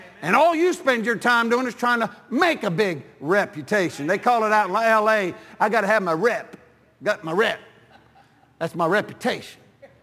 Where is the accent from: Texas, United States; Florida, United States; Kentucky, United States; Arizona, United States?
Texas, United States; I said, well, I'm from Texas, and we try to be nice, but since you're from New York, I'll just put it to you straight.